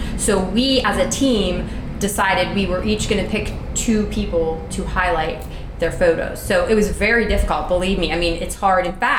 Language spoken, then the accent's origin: English; Pittsburgh, Pennsylvania, United States; because I grew up in Pittsburgh. I'm born and raised here. I moved away over the years and came back, always came back.